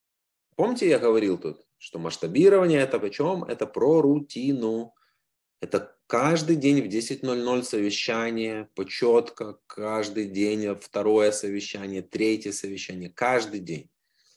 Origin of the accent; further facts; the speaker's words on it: Ovruch, Zhytomyr Oblast, Ukraine; У него в Овруче, откуда я родом